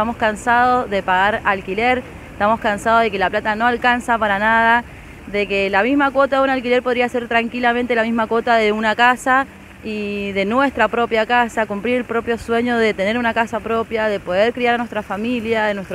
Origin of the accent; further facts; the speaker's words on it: Guaymallén, Mendoza, Argentina; de Gualmallén.